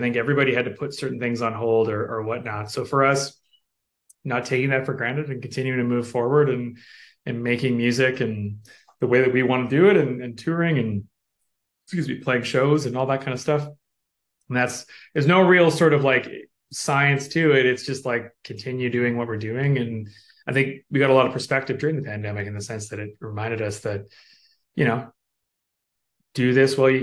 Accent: Saskatchewan, Canada; Well, I'm from Saskatchewan, and I was never really a big fan of the X as a kid.

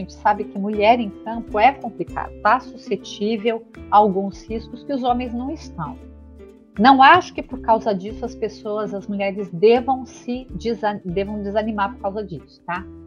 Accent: São Paulo, Brazil; born there; Eu nasci em São Paulo, na capital.

